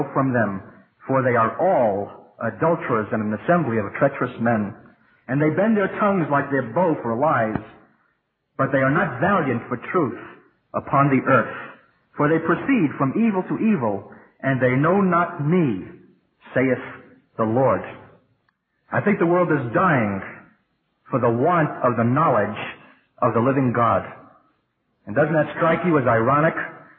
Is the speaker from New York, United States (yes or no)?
yes; New York City, New York, United States; which is my hometown, New York City.